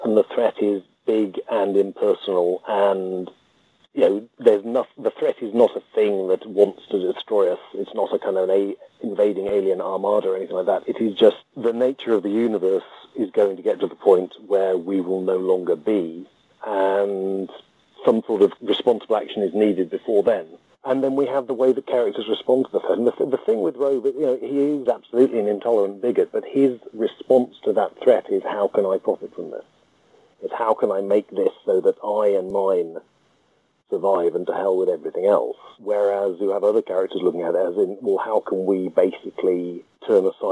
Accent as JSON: {"language": "English", "country": "United Kingdom", "said": "because I myself am just as British."}